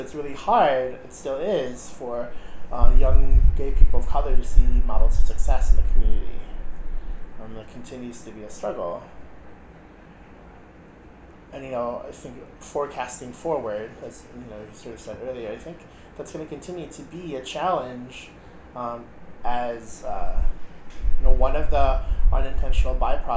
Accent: Missouri, United States; I'm from Missouri. How I speak about Missouri is not the same way that some of my students talk about Wisconsin, you know.

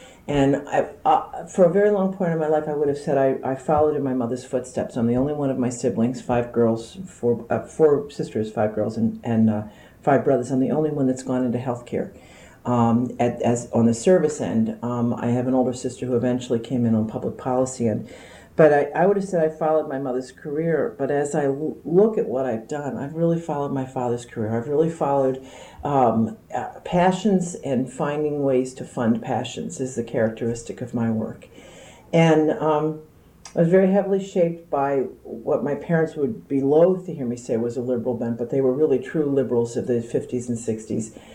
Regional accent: Darby, Pennsylvania, United States; born there; I was born in Darby, Pennsylvania, which is right outside of Philadelphia.

